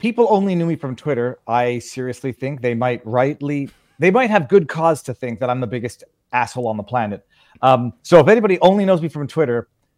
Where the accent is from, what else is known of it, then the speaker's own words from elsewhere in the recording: Montreal, Quebec, Canada; Born and raised in Montreal. I say a Jewish family by upbringing, but with varying degrees of religiousness.